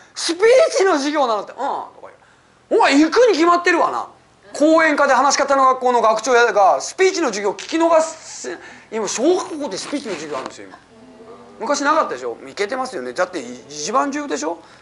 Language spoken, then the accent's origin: Japanese; Higashimurayama, Tokyo, Japan; 僕の実家は東村山、かみさんの実家は石巻なんですけどね。